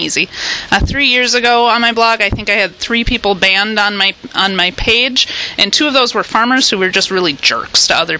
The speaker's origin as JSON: {"language": "English", "town": "Madison", "country": "United States", "tie": "born or raised there", "said": "I'm not a farm girl originally. I think I embrace the term now pretty well. But I grew up here in Madison"}